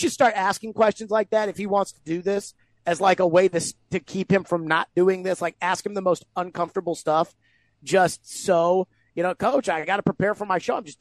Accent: Tennessee, United States; we're all looking at each other like, ma'am, we're from Tennessee.

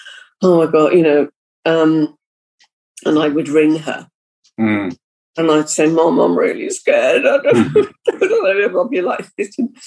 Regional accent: Liverpool, North West England, United Kingdom; I was brought up in Liverpool

